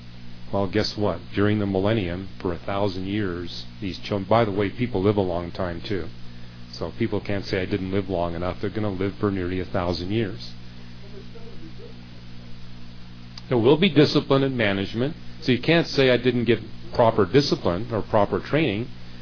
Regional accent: Canada; You know, I grew up in Canada, and often I would meet carnivores that had never seen a human being before.

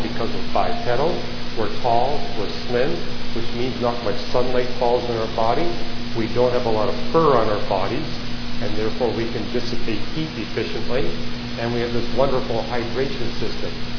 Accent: Canada; And I remember growing up in Canada, a friend of mine actually had one of these beaver coats

